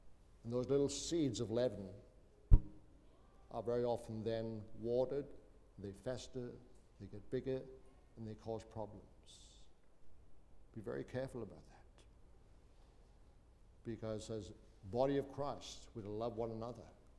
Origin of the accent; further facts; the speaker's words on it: Wales, United Kingdom; now in Australia; Even though I'm Welsh, I'm part of the body. Some of you might find that hard to take, but that's a fact. I'm an old South Welshman ministering in New South Wales.